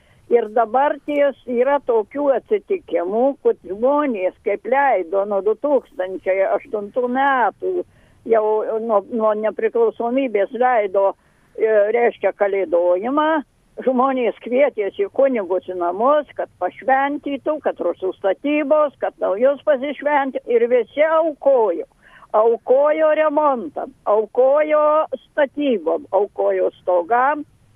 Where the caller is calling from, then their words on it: Prienai, Kaunas County, Lithuania; Čia aš iš Prienų skambinu.